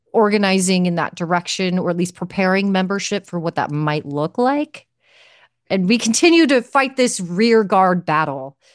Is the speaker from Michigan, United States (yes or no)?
no; Omaha, Nebraska, United States; I used to work in the bar industry in the Midwest, and in my hometown of Omaha